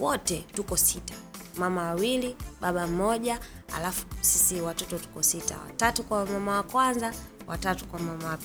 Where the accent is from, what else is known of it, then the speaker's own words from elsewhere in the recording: Marangu, Kilimanjaro, Tanzania; walikuwa watoto wanaendaga wanachota maji mtoni kwa sababu kwetu ni Marangu mtoni. Kwa hiyo kuna mto karibu.